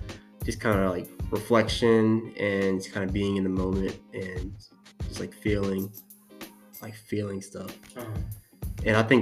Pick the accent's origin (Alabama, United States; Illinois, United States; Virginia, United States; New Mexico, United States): Virginia, United States; Kingsmill; Got this hat from my hometown, Kings Mill. It's like this golf resort.